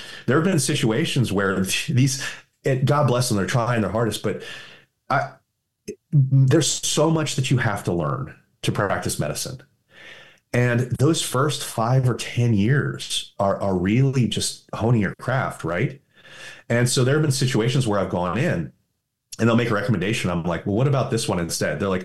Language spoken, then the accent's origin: English; East Coast, United States; It's different than where I grew up on the East Coast.